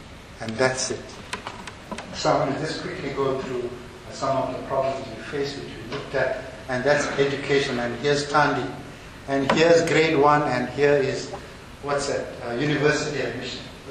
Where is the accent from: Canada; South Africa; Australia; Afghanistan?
South Africa; I'm a loyal South African boy, but also I have my forefathers in India. I also remember that, and also have remnants of that culture in my everyday